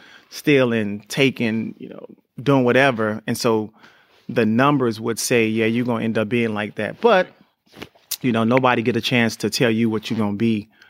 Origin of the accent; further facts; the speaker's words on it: New Orleans, Louisiana, United States; I mean, me growing up in New Orleans was crazy because I was the youngest, but I think back then, I just had to fight, man.